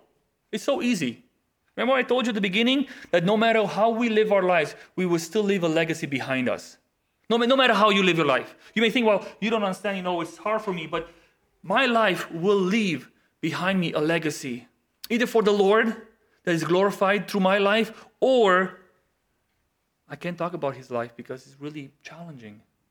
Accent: Romania; English is a second language; moved away as an adult; also born or lived in Netherlands; now in Canada; I've lived in a couple countries in my life, born and raised in Romania, lived in the Netherlands for almost 7 years, moved to Canada, been in Canada for 10 and a half years.

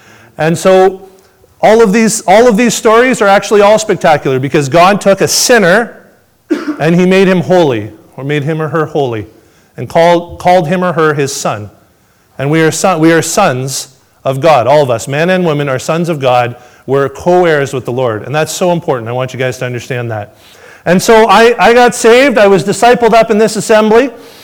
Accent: Sudbury, Ontario, Canada; Born and raised in Sudbury, grew up not in a Christian home

